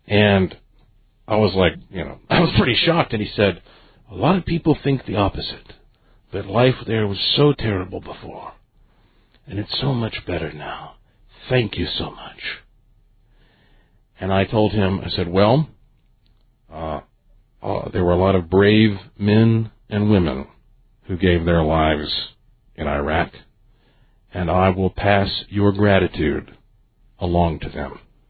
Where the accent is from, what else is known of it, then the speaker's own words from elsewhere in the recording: North Carolina, United States; And I said, well, I'm from North Carolina. And he said, you're American? I said, yeah.